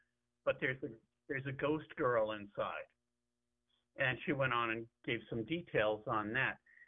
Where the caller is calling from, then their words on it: New York, United States; No, I'm calling from New York.